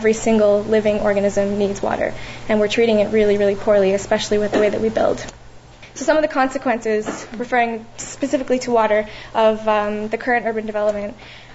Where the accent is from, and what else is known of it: Ontario, Canada; now in Vancouver, Canada